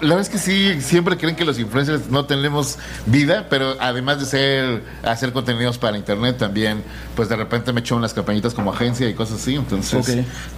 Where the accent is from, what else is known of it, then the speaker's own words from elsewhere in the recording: Mexico; a pesar de que todos somos mexicanos, todos somos latinos.